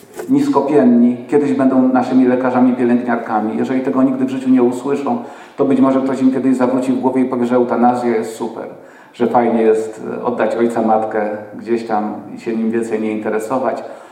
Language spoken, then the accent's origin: Polish; Kraków, Lesser Poland, Poland; Przepraszam, ale jestem rodem z Krakowa i będę zaciągał tak dziwacznie